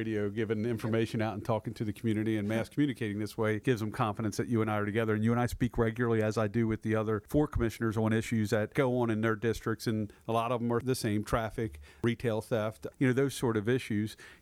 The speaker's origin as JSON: {"language": "English", "town": "Eldersburg", "region": "Maryland", "country": "United States", "tie": "born or raised there", "said": "I grew up in Eldersburg, so I'm very familiar with that area."}